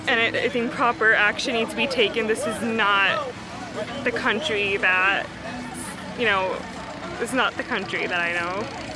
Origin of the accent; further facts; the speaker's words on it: Amherst, New York, United States; I'm from Amherst, New York.